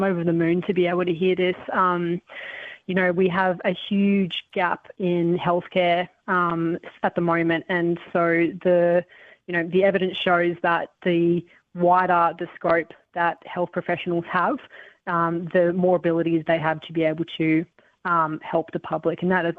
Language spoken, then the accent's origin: English; Canberra, Australian Capital Territory, Australia; growing up in Canberra, you know, now I live elsewhere, but I'm a Canberran through and through